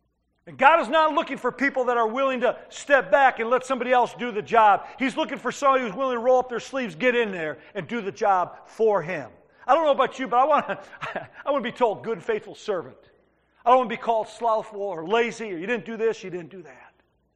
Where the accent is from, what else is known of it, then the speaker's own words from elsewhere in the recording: Detroit, Michigan, United States; And I said, well, we're from Southwest Detroit. I mean, it's like a walk in a park for us.